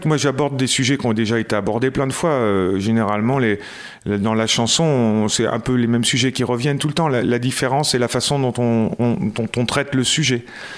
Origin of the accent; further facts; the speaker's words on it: Poitiers, Nouvelle-Aquitaine, France; C'était dans la région de Poitiers, parce qu'on est de Poitiers, ouais.